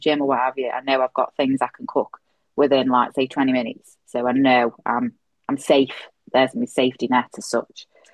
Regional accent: Stoke-on-Trent, West Midlands, United Kingdom; from Stoke on Trent.

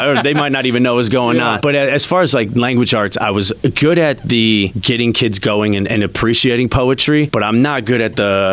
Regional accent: Kenosha, Wisconsin, United States; I grew up in Kenosha, Wisconsin.

